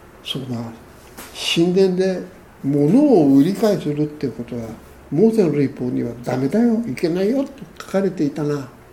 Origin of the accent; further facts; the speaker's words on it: Tokyo, Japan; 東京人だから家康大好きなんだけど、